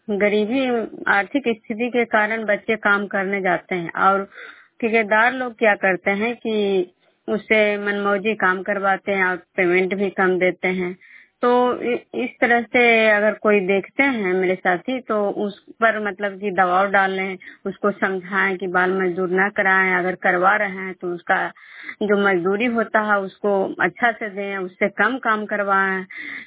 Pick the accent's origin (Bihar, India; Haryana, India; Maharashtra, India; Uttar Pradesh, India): Bihar, India; Bishnupur